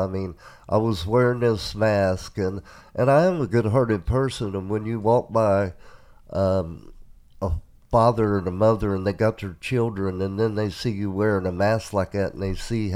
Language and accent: English; Virginia, United States; moved away; I grew up in Virginia, and there wasn't a lot of jobs down there. I worked in the log woods cutting trees. I worked for farmers in tobacco. And then when I moved to... Ohio, I started a business of my own